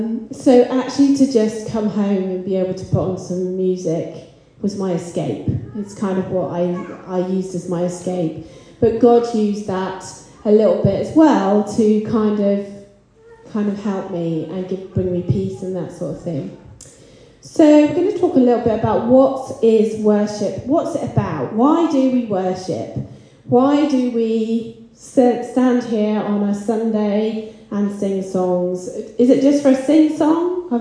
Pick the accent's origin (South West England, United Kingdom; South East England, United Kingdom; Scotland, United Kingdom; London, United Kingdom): South West England, United Kingdom; Burnham-on-Sea; also born or lived in Herefordshire; So I was born in Herefordshire, and at the age of three, we moved to Burnham-on-Sea, which is a bit further down the motorway.